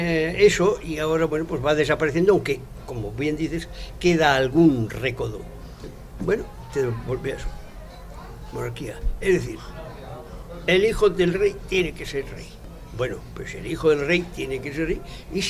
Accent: Madrid, Community of Madrid, Spain; born there; yo nací en Madrid, pero me considero

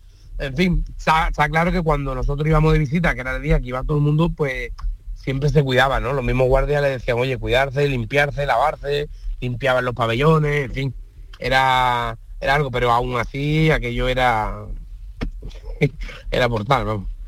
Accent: Utrera, Andalusia, Spain; pues yo dije que era Utrera y sí, pues dije, o sea, coño, pues yo también soy de Utrera

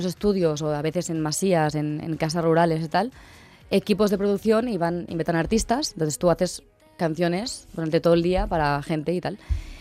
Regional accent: Catalonia, Spain; Yo soy catalana y nunca había hecho una canción en catalán.

